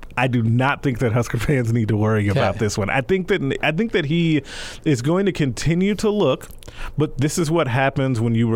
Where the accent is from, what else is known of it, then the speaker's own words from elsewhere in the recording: Chicago, Illinois, United States; I didn't eat ranch with pizza, because I'm from Chicago.